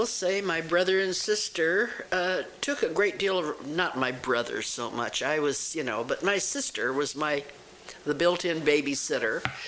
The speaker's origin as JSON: {"language": "English", "town": "Watertown", "region": "South Dakota", "country": "United States", "tie": "born there", "said": "Well, I was born on May the 10th, 1921, in Watertown, South Dakota. Did I say South Dakota?"}